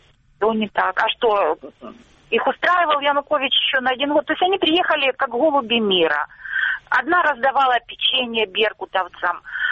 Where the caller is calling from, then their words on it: Luhansk Oblast, Ukraine; Это Луганщина